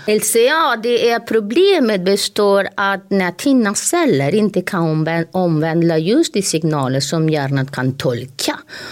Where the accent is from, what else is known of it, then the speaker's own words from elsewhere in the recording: northern Spain, Spain; also born or lived in France; now in Sweden; överläkare från någon på Sahlgrenska. Jag är ursprungligen från Spanien och norra Spanien och Frankrike. Kom hit till Sverige för 20 år sedan.